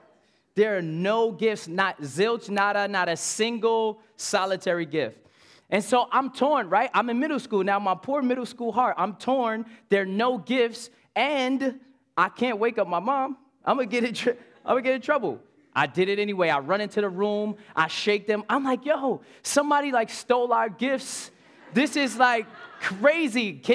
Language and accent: English; Brooklyn, New York, United States; So I grew up in Brooklyn, which is the real capital of New York.